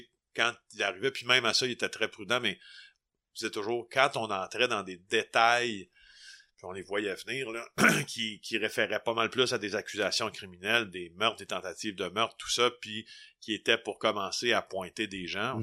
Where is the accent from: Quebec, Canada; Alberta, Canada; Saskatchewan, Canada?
Quebec, Canada; moi, j'ai grandi au Témiscamingue, là, dans un petit village